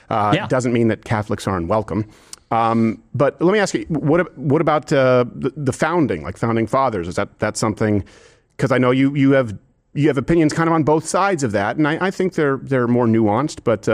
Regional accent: Quebec, Canada; Yeah, that's where I would already disagree with you because I was raised in Quebec, which is much more European.

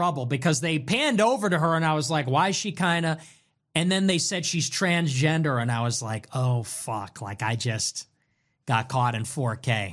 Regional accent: La Grange Park, Illinois, United States; I mean, look, I know I'm from LaGrange Park.

